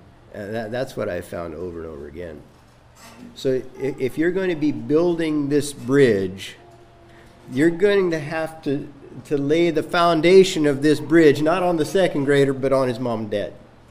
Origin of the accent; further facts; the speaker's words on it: California, United States; I'm from California, so that's kind of a sensitive subject with me.